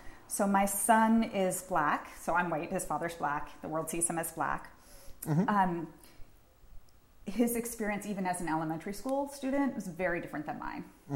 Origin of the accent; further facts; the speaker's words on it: Cambridge, Massachusetts, United States; So I'm a native Cantabrigian. I grew up in North Cambridge on Sherman Street, which is a pretty major street, and went through the Cambridge Public Schools K-12 myself.